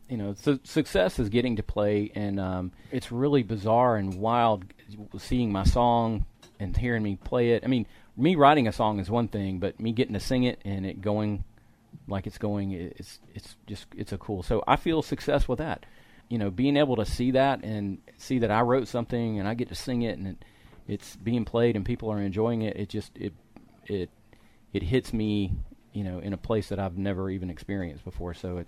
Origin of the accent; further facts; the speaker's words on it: Milton, Florida, United States; You know, growing up, I grew up in Milton, Florida, and around the panhandle of Florida.